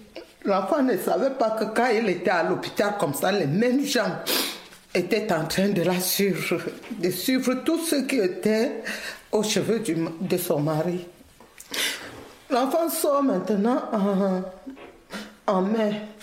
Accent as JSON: {"language": "French", "country": "Cameroon", "lives_now": "Edmonton, Canada", "said": "je suis camerounaise. Je suis arrivée à Edmonton, pas à Montréal, en août 2020."}